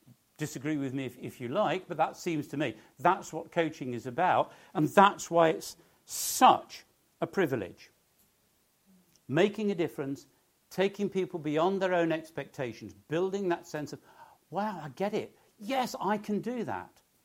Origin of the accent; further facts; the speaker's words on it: Nottingham, East Midlands, United Kingdom; I was brought up in Nottingham, in the area of Nottingham that not only … also at the time had the highest crime rate in the UK.